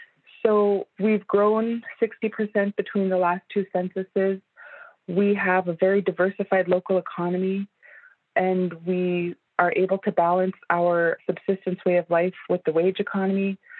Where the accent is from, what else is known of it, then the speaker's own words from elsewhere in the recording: Igiugig, Alaska, United States; I was born and raised in Igiaga'ik, and I went off to school with an intention to return to help my community. We're a close-knit community of about 70 people, and I see a lot of opportunity as well as a high quality of life in Igiaga'ik.